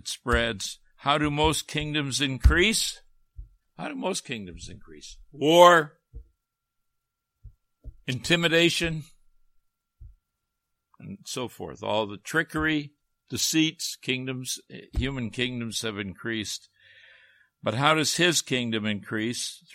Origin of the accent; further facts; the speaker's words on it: Canada; I grew up in Canada, and that was, we were under the Queen.